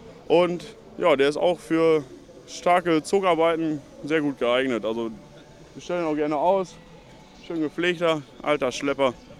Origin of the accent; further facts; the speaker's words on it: Coesfeld, North Rhine-Westphalia, Germany; Wir kommen aus Coesfeld und wir sind heute Freitagabend schon mit 20 Treckern hier angereist